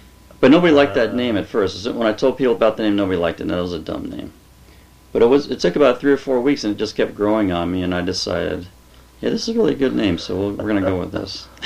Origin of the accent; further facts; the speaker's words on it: Panama; So both mom and dad were raised in Panama, and so was my wife and I.